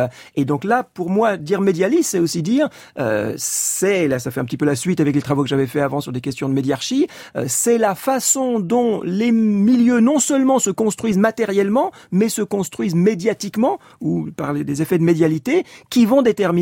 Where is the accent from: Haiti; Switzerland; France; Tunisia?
Switzerland; Moi, je suis suisse d'origine et de nationalité.